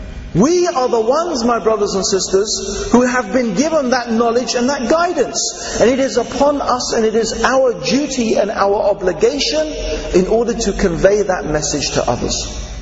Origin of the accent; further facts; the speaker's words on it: England, United Kingdom; I'm from England.